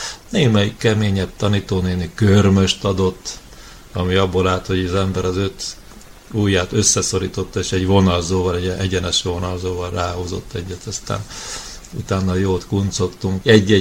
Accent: Budapest, Hungary; 1946-ban születtem Budapesten. Hárman voltunk testvérek, én vagyok a középső. Iskolába Budán jártam, általános iskolába

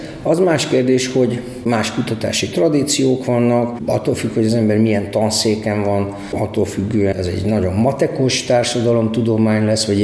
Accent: Budapest, Hungary; ott a Rákos Csabán, csak vagy mondja utca környékén, ahol felnőttem

